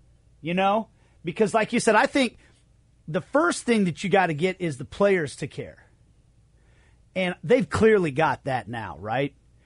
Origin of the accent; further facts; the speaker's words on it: Kansas City, Missouri, United States; And I'm telling all the guys from Venezuela around me, I'm from Kansas City.